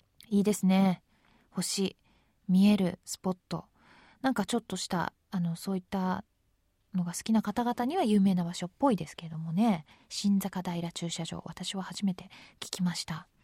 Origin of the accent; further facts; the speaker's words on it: Tokyo, Japan; まあ私は東京っ子なので、あんまり家にないものだったんですけれども